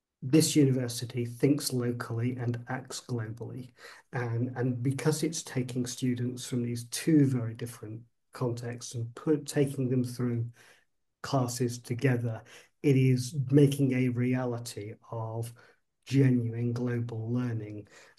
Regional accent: Nuneaton, West Midlands, United Kingdom; university seemed a very, very long way away when I was growing up in Nuneaton.

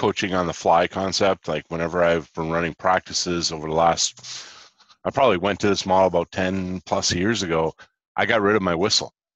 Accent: Montreal, Quebec, Canada; growing up in Montreal, hockey was big for us.

